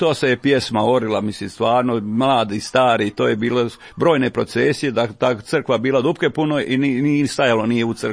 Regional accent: Batrina, Brod-Posavina County, Croatia; born there; Rođen sam u Novoj Kapeli, u Batini sam u stvari rođen, prva kuća je u Batini, jako je 300 metara od Novokapelaške crkve.

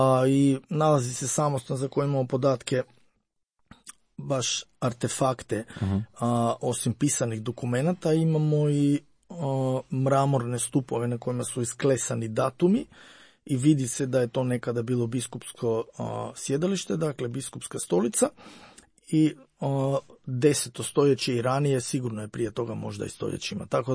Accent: Prilep, North Macedonia; ja sam iz Prilepa, to je središnje prema zapadu u Makedoniji, znači kad gledate od Skopija prema jugu, to je jugozapadno, negde središnje prema jugozapadu

